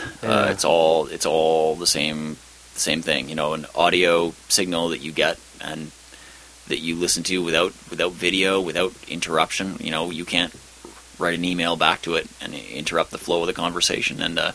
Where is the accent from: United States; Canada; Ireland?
Canada; Yellowknife, Northwest Territories; I grew up in the North in the time she was talking about. And, you know, she was on the radio when I was a kid listening to the radio in Yellowknife.